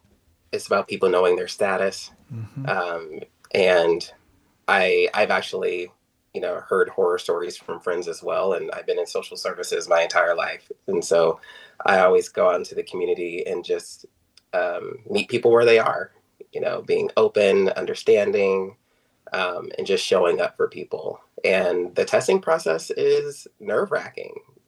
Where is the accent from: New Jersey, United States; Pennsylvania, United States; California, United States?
California, United States; Fairfield; Yeah, so I'm actually from Solano County, so I spent a lot of time in Sonoma County, specifically Guerneville, vacationing with family as a kid, and fell in love with the area.